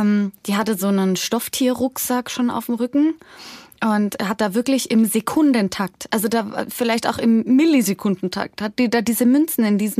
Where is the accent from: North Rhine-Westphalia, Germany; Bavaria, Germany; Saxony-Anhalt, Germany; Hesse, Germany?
Bavaria, Germany; accent: Bavarian; Meistens passiert das ja unterbewusst, dass ich mal bayerisch rede.